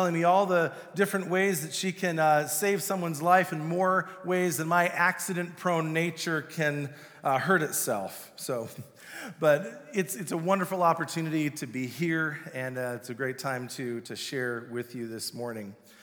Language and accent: English; Milton, Wisconsin, United States; also born or lived in Columbus, Ohio; I was born in Ohio, Columbus, Ohio, and of course I moved to Wisconsin, the Milton, Wisconsin area when I was around 7.